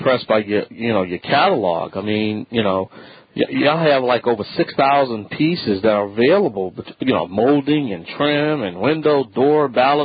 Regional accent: Louisiana, United States; I am the Cajun man from the Bayou Land.

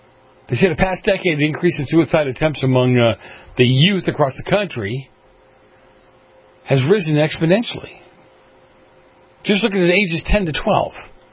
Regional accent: East Coast, United States; I grew up on the East Coast. We have quarries at the East Coast.

